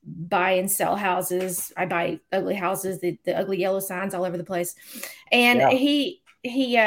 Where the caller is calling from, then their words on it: Branson, Missouri, United States; I am just south of Branson, Missouri, on Table Rock Lake.